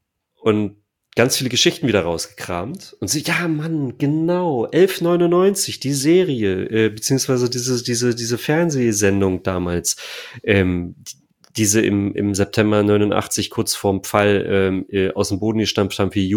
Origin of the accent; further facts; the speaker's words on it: Saxony-Anhalt, Germany; ich bin in der Nähe von Stendal aufgewachsen. So, also nördlich von Magdeburg.